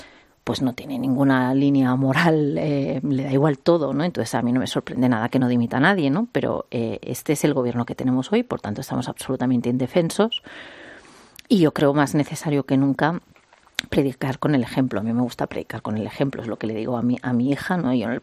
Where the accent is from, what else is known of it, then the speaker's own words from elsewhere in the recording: Catalonia, Spain; yo soy española como la que más, y eso no me hace peor catalana